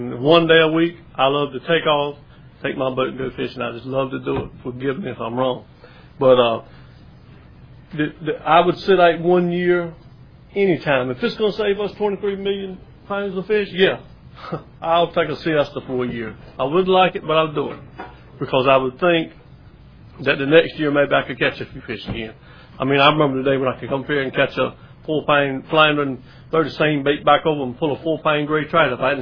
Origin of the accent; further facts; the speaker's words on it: North Carolina, United States; I'm from North Carolina.